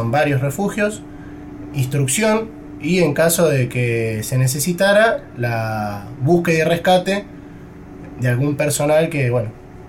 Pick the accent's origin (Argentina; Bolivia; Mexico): Argentina; San Justo, Buenos Aires Province; also born or lived in Ramos Mejía; now in Antarctica; Bueno, yo soy de Buenos Aires. Nací en San Justo, provincia de Buenos Aires. Y bueno, después viví en Ramos Mejía.